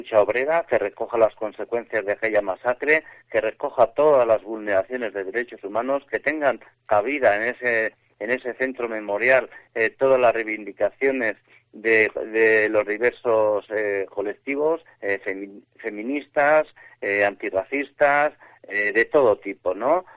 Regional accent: Campezo, Basque Country, Spain; Yo soy de Campezu

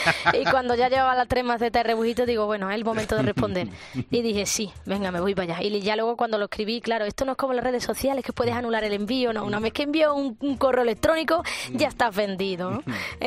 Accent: Andalusia, Spain; Primero, como andaluza

